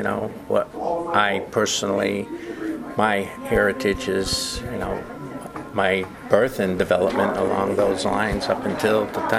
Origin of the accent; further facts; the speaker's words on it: New Britain, Connecticut, United States; I was born and raised in New Britain.